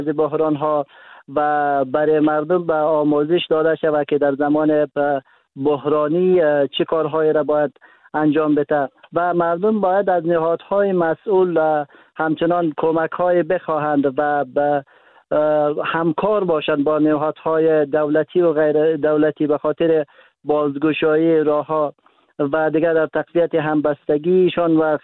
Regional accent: Daykundi, Afghanistan; زنهای بارداری بودند که در ولایت مرکزی مثلا دایکندی ولایت ما به مراکز صحی نرسیدند و از جان خود دادند

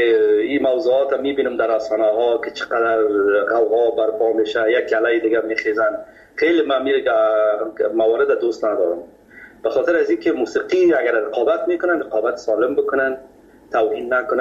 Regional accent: Kabul, Afghanistan; ما از مردم خود کابل هستیم، از شهر کونه کابل.

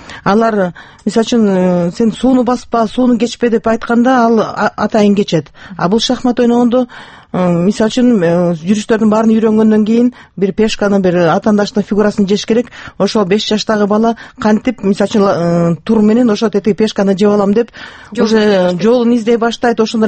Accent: Naryn Region, Kyrgyzstan; Негизи менин бала чагым Эмгекчил колхозунда, Нарын областында өткөн.

